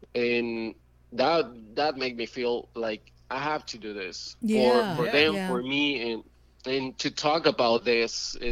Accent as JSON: {"language": "English", "region": "Mexico City", "country": "Mexico", "second_language": "English", "said": "I'm from Mexico City."}